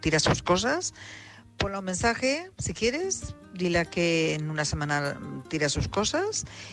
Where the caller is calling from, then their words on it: Madrid, Community of Madrid, Spain; de Madrid.